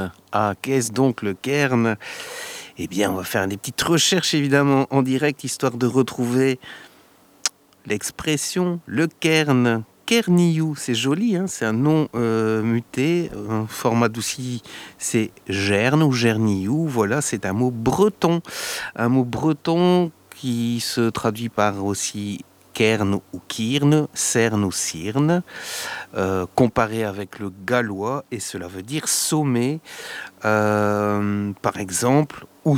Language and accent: French; Belgium; On est belge, on sait tout à fait ce que ça signifie.